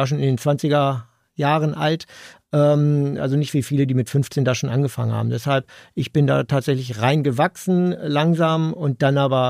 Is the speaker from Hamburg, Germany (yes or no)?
no; Hanover, Lower Saxony, Germany; Ich bin 54 Jahre alt, in Hannover geboren, lebe dort schon immer